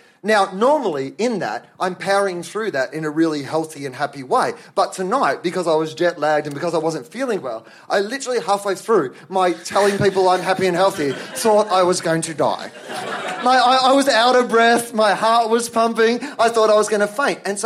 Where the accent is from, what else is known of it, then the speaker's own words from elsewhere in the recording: Australia; No, so me neither, because I'm an Australian